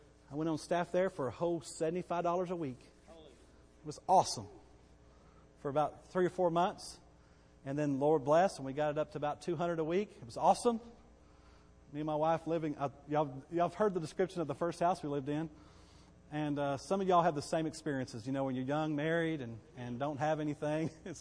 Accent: Bowie, United States; I ended up working for Calvary Baptist Church in Bowie, all right, which is still in my hometown, but a different church.

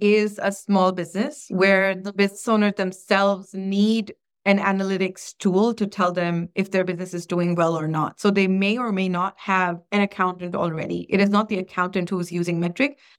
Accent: Pakistan; We're Pakistani by origin. We started building this in Pakistan.

